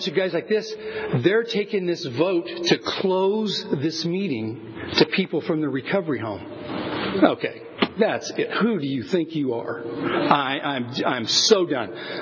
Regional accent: Avondale, California, United States; I'm a boy from Avondale. So I am.

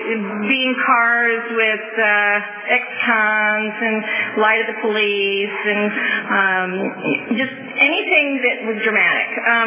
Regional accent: St. Louis, Missouri, United States; You know, when I was a kid, growing up in St. Louis, I was scared of everybody on the street.

